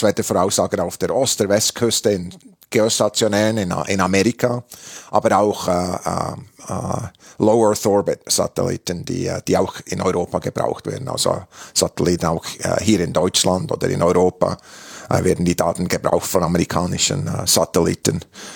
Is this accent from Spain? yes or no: no; Switzerland; Also man hört bei meinem Akzent, ich habe einen Akzent in jeder Sprache, inklusive Deutsch, weil ich in der Schweiz aufgewachsen bin.